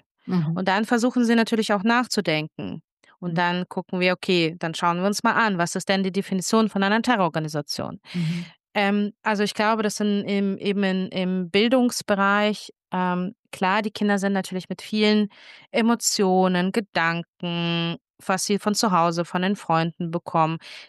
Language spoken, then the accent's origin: German; Germany; Ich bin in Deutschland aufgewachsen, zwar nicht geboren, aber aufgewachsen und hab das wirklich, sehe das auch an, auch als Heimat